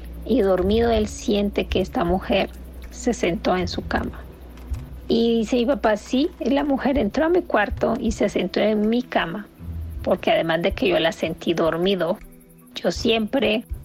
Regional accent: Nicaragua; Somos de Nicaragua y esa es la costumbre de allá, porque es un país que por lo general es caluroso

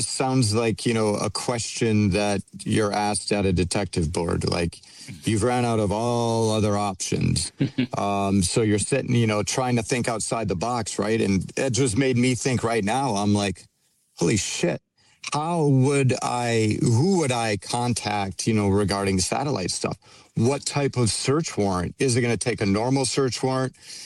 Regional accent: Michigan, United States; now in Tucson, United States; Yeah, well, I'm originally from Michigan, and we've been out here in Tucson for almost 30 years

